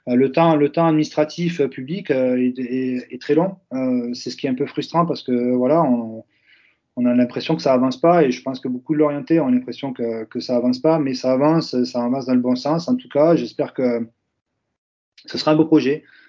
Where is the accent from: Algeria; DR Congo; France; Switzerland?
France; Toulouse, Occitanie; now in Brittany, France; moi, en tant que Toulousain, c'est quelque chose que j'ai découvert en arrivant ici.